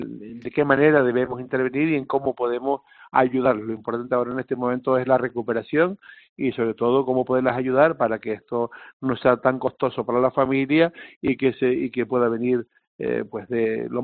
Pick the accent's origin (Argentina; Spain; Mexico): Spain; Canary Islands; nosotros como canarios